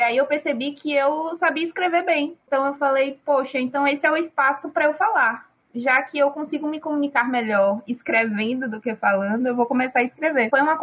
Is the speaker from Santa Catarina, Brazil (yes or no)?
no; Salvador, Bahia, Brazil; Bom, eu sou baiana, né? Sou de Salvador, tenho 26 anos